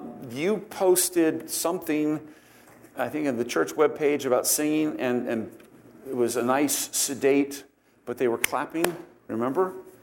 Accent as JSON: {"language": "English", "country": "United States", "tie": "born or raised there", "said": "I grew up on the Delaware River, but I've never seen its hands anywhere."}